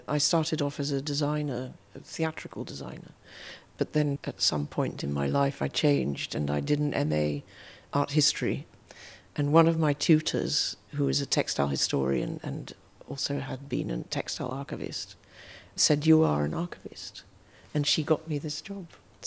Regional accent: Netherlands; Well, I'm not British myself. I'm from Holland.

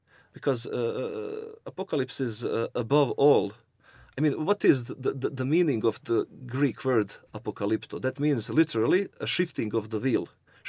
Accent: Bosnia & Herzegovina; English is a second language; moved away; especially in Bosnia, where I was raised and was forced to leave Bosnia because of Serbian aggression on my country.

